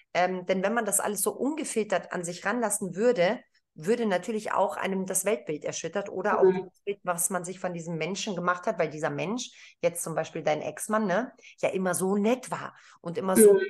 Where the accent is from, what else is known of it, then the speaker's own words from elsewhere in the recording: Greece; jetzt bin ich Griechin und mir fällt der Begriff nicht